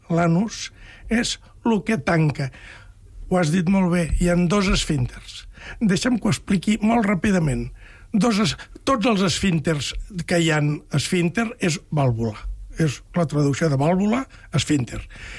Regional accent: Catalonia, Spain; sóc de la Cerdanya jo

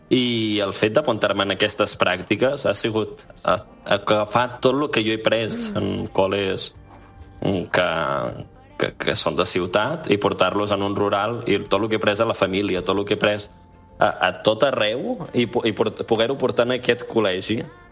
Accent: Girona, Catalonia, Spain; now in Granada, Spain; Jo sóc de Girona, sóc gironí, tot i que ara mateix estic estudiant a Granada, i he viscut en una masia tota la meva vida.

